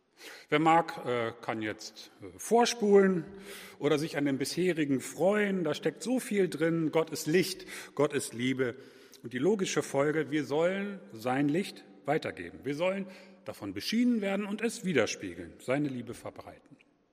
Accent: Hanover, Lower Saxony, Germany; die vermutlich nicht nur in Hannover, wo ich aufgewachsen bin, sondern vermutlich auch in Oldenburg hier und da gepredigt wurden

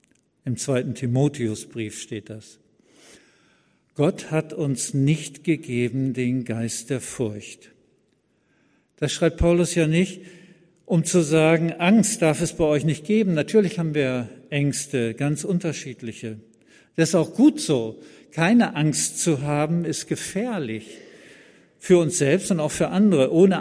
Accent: Cuxhaven, Lower Saxony, Germany; Ich bin ja in Cuxhaven am Wasser aufgewachsen

